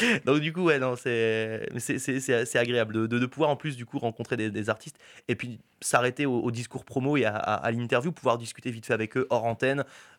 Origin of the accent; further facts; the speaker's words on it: Lille, Hauts-de-France, France; comme je suis lillois, j'aime bien voir la famille